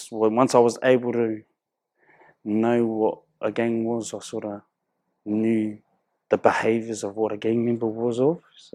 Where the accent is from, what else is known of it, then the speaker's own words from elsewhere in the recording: Hastings, Hawke's Bay, New Zealand; I'm from Hastings, Napier, Hawke's Bay, New Zealand. Been home for 8 years now. Living in Omahu in this marae.